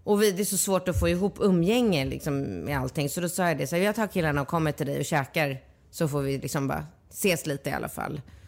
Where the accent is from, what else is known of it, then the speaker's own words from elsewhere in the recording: Sweden; born there; Jag är född i Sverige